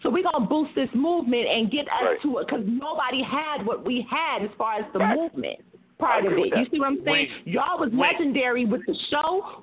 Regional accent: California, United States; I'm from the Bay Area.

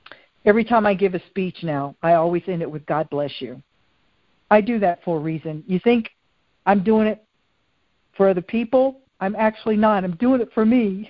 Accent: the South, United States; I laugh because, you know, I'm originally from the South, and in the South, they still use that saying, well, bless your heart.

